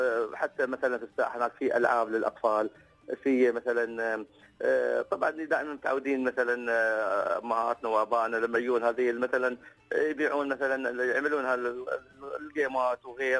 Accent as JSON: {"language": "Arabic", "country": "United Arab Emirates", "said": "أنا كفنان إماراتي"}